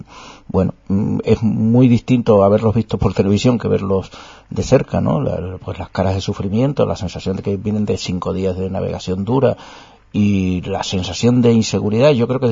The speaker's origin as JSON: {"language": "Spanish", "town": "San Sebastián de La Gomera", "region": "Canary Islands", "country": "Spain", "tie": "born or raised there", "said": "acabo de volver de mi isla, de mi pueblo"}